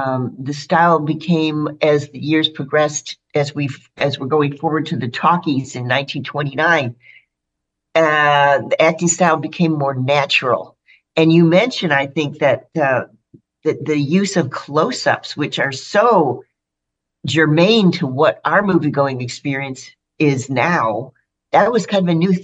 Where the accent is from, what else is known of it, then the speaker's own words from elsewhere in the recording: Chicago, Illinois, United States; so I'm from Chicago.